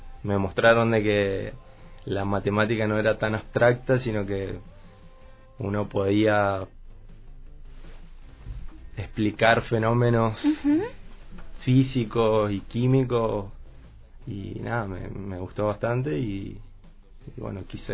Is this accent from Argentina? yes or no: yes; Río Grande, Tierra del Fuego, Argentina; also born or lived in Resistencia; Nací ahí, pero me malcrié acá en Río Grande.